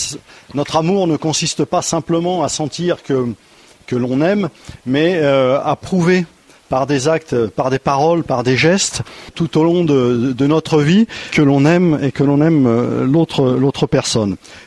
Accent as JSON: {"language": "French", "town": "Saint-Étienne", "region": "Auvergne-Rhône-Alpes", "country": "France", "said": "Nous venons de Saint-Étienne."}